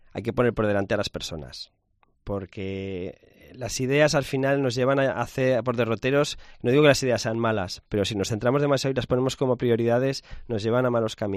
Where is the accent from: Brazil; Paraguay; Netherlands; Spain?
Spain; Zaragoza, Aragon; que ciudadanos piensen en ti para proponerte como zaragozano ejemplar